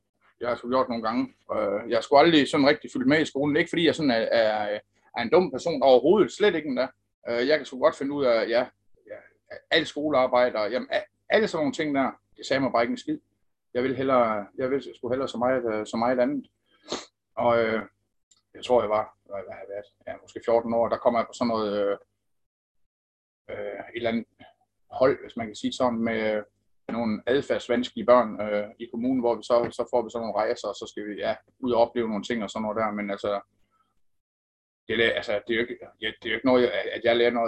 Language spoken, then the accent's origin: Danish; Randers, Central Denmark Region, Denmark; jeg er født og opvokset i Randers